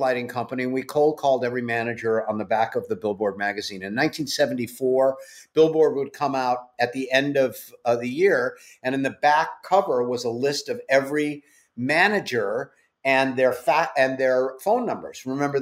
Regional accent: Los Angeles, California, United States; Everybody thinks I'm from New York, but I was born and raised out in Canoga Park in California, in Los Angeles.

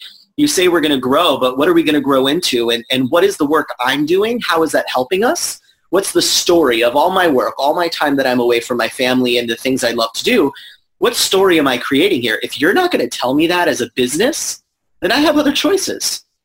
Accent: California, United States; I grew up in California, but she grew up in a small town in the Midwest of the United States

